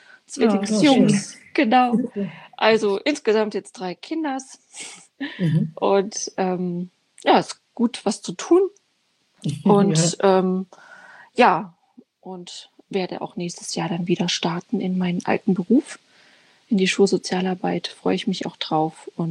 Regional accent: Dresden, Saxony, Germany; born there; ich bin in Dresden geboren, bin 35 aktuell

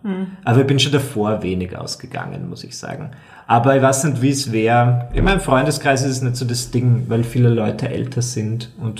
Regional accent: Burgenland, Austria; ich bin Burgenländer und ich komme so aus einer Gegend, da ist Alkohol trinken einfach so wie, keine Ahnung, wie Salz beim Essen.

